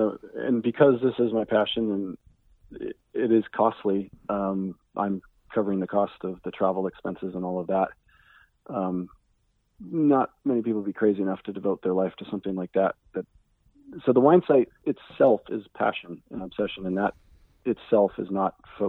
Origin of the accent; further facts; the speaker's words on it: Sonoma, California, United States; it was through the travel that I discovered Napa Valley, even though I grew up in Sonoma.